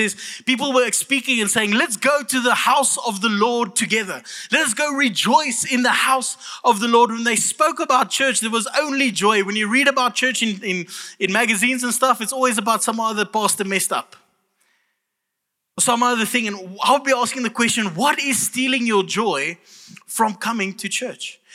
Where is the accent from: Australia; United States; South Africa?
South Africa; Kroonstad, Free State; Now you know I'm from Kroonstad. That's a bit awkward now.